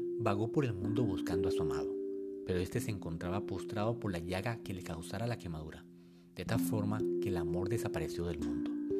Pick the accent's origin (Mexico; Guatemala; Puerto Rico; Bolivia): Guatemala; now in Barcelona, Spain; soy pediatra guatemalteco. Desde hace un poco más de 2 años me encuentro en Barcelona estudiando una maestría en endocrinología pediátrica.